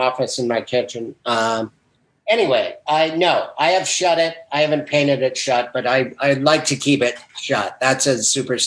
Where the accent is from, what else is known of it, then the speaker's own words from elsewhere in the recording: Montana, United States; In Montana.